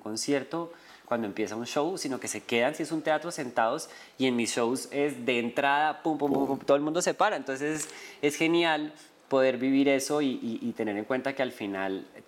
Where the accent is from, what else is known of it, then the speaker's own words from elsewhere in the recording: Colombia; now in Mexico; Yo, no, para México, sigo siendo muy colombiano.